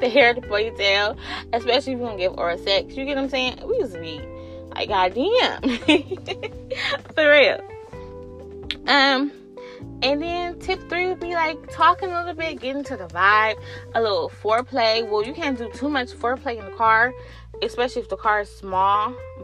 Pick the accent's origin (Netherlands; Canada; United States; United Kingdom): United States; New York; accent: New York; Sorry, that's like my New York accent.